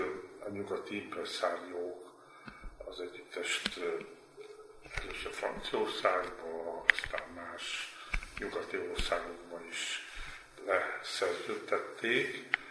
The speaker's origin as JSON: {"language": "Hungarian", "town": "Hódmezővásárhely", "region": "Csongrád-Csanád", "country": "Hungary", "tie": "born or raised there", "said": "fontos hangsúlyozom, hogy Hódmezővásárhelyen születtem, egy olyan városban, amelynek a külterületén Magyarország legnagyobb tanyavilága található még ma is."}